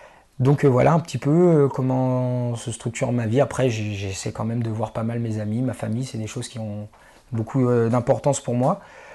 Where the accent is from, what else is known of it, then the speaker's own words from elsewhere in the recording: Luzarches, Île-de-France, France; also born or lived in Domont / Sarcelles; d'où je viens, je suis originaire du Val d'Oise. J'ai grandi à Luzarches, à Domont, enfin j'habitais à Sarcelles, vraiment dans le coin.